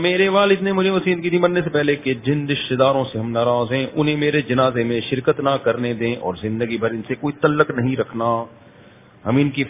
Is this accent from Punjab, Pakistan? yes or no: no; Khyber Pakhtunkhwa, Pakistan; میرا تعلق وزیرستان سے ہے میں اسپیشلی کے پی کے سے صرف اور صرف آپ سے ملنے کے لیے آیا ہوں